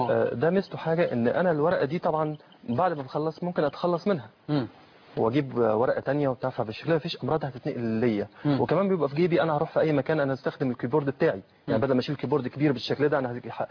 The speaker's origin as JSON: {"language": "Arabic", "country": "Egypt", "said": "عندنا في مصر"}